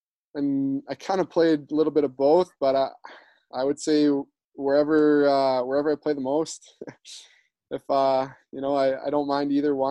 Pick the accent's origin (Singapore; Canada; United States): Canada; Winnipeg, Manitoba; I guess I grew up in Winnipeg.